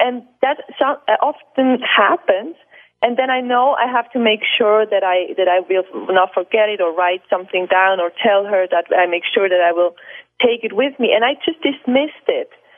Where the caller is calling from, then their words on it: Basel, Basel-Stadt, Switzerland; I'm calling in from Basel, Switzerland, from my sofa.